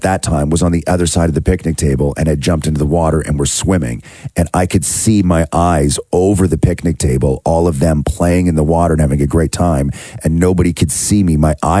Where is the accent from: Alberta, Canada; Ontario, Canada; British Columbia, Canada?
Ontario, Canada; Acton; And when we grew up in Acton, we had a lake called Fairy Lake.